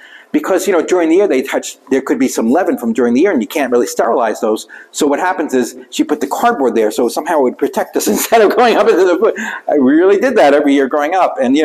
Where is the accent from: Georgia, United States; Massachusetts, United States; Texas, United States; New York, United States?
New York, United States; New York City; I grew up in New York City. That's like the opposite of agriculture, okay?